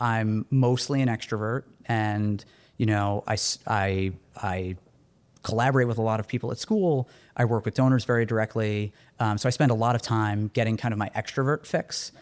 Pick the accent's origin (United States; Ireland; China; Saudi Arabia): United States; Brooklyn, New York; And I was born in Brooklyn and I lived in Brooklyn for a lot of years, so it's personally meaningful.